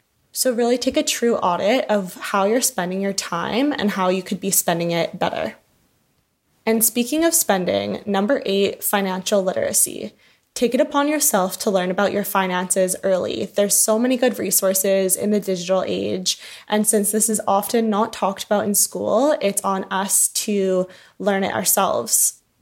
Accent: Connecticut, United States; I think that growing up in Connecticut, they place strong priority on seeking out internships, mentors, shadowings, and I really did take advantage of that.

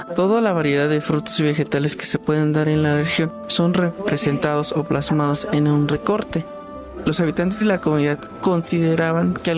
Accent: Puebla, Mexico; Nosotros venimos de la Sierra Norte de Puebla, los límites de Puebla Hidalgo

